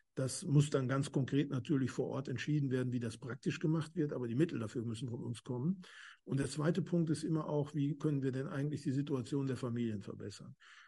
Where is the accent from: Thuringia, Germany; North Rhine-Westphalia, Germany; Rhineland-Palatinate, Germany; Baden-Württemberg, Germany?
North Rhine-Westphalia, Germany; Ich komme aus Nordrhein-Westfalen, ich kann davon ein Lied singen.